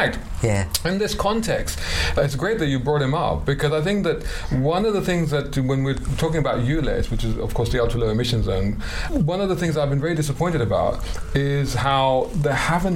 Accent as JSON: {"language": "English", "region": "London", "country": "United Kingdom", "tie": "born or raised there", "said": "Yeah, okay. I'm a Londoner. I was born in London back in 1968."}